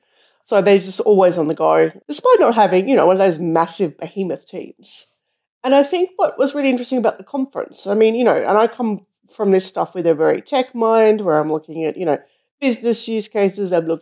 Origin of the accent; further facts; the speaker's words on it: Australia; I was concerned before I went as an Australian.